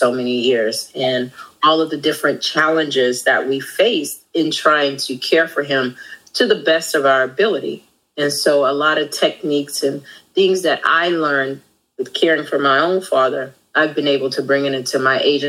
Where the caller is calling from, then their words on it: Houston, Texas, United States; I am joining from the great state of Texas in Houston.